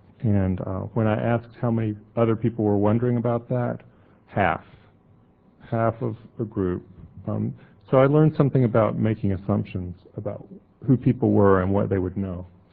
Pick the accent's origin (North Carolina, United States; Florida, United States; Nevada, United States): North Carolina, United States; To situate myself, I grew up in Appalachia in the western part of North Carolina. And when I grew up, I was aware of two Jewish families in my community and one Catholic family.